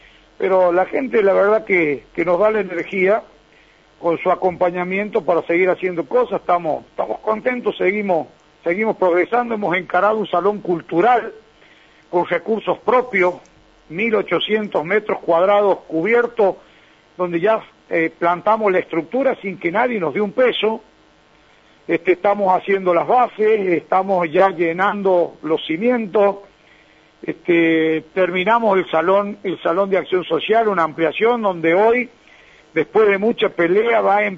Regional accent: San Luis, Argentina; soy un ciudadano de San Luis que merezco tener el mismo trato

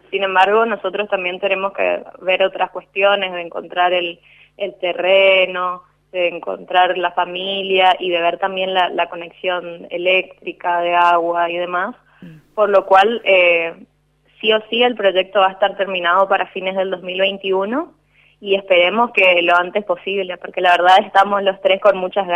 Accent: Corrientes, Argentina; acá yo soy de Corrientes

